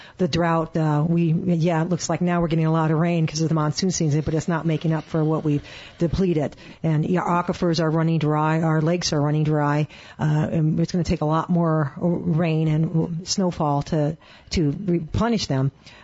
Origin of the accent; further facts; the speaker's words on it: Phoenix, Arizona, United States; now in Pine, United States; I grew up in Phoenix, so I understand city issues and all that, but I've also lived full-time for over 5 years in the small town of Pine, less than 2,000 people.